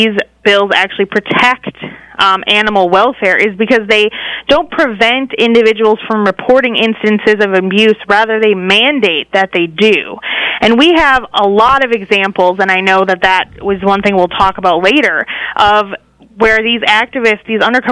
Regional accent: Wisconsin, United States; moved away as an adult; now in Washington, United States; I didn't grow up on a farm or ranch. I grew up in Wisconsin, but I came out here to D.C. for college

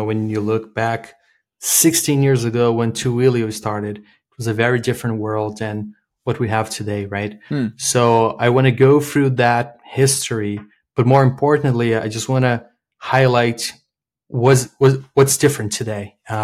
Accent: Brazil; now in San Francisco, United States; Yeah, I'm originally from Brazil, now living in San Francisco with my wife and my 2-year-old daughter.

